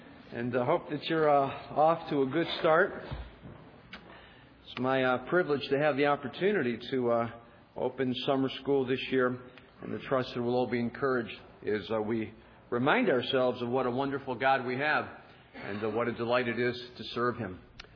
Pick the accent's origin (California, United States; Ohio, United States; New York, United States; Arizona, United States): Ohio, United States; Cleveland; I'm from the Cleveland area.